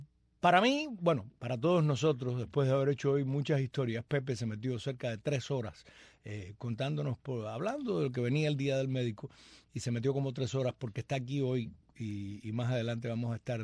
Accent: Cuba; todos somos cubanos

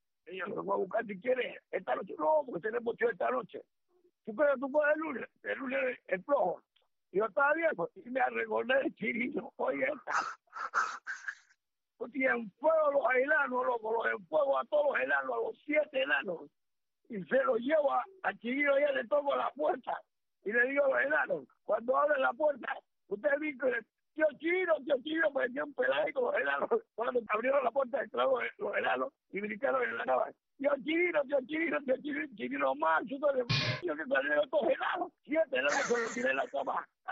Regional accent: Cuba; Yo soy cubano, hermano, yo te entiendo todo lo que tú dices.

